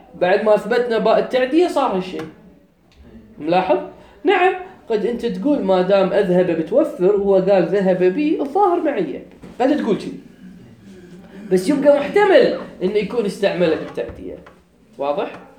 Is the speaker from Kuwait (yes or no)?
yes; Kuwait; إحنا كويتيين، زين الجيم عندنا يا حلو، ييبه.